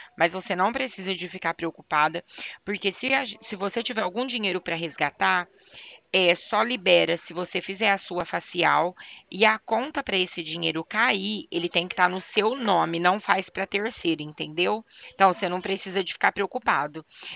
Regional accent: Bebedouro, São Paulo, Brazil; A gente é de Bebedouro, São Paulo.

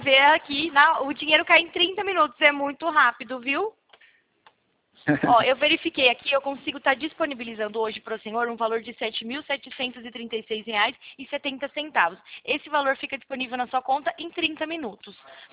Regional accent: Sumaré, São Paulo, Brazil; Campinas, eu sou de Sumaré.

